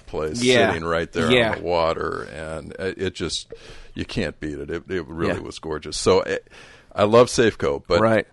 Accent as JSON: {"language": "English", "town": "Seattle", "region": "Washington", "country": "United States", "tie": "born or raised there", "said": "I'm an old Red Sox fan because I grew up here in Seattle before the Mariners, and so had to choose teams."}